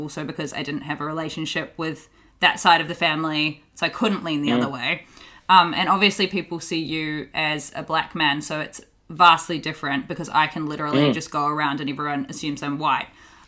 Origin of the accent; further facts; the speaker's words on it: New Zealand; I grew up with a white mum and a brown dad. I'm from New Zealand and he's Māori, which is our indigenous people. And I'm mixed race, but I got my mum's skin.